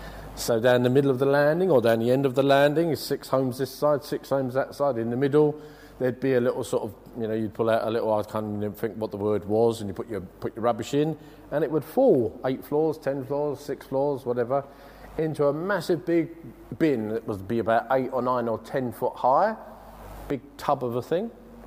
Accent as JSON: {"language": "English", "region": "London", "country": "United Kingdom", "tie": "born or raised there", "said": "I lived where I was born in East London, in Bow, in Mile End."}